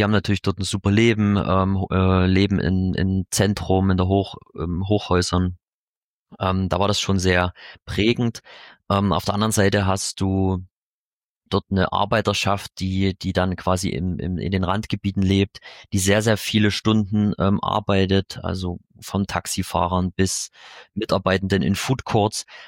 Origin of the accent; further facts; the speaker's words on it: Chemnitz, Saxony, Germany; Ich komme aus Chemnitz beziehungsweise aus dem Vorort, bin da quasi hier in der Region groß geworden. Habe auch in Chemnitz studiert, ganz klassisch, eine Art Maschinenbau, Automobilproduktion, um genau zu sein. Und war auch immer hier in Chemnitz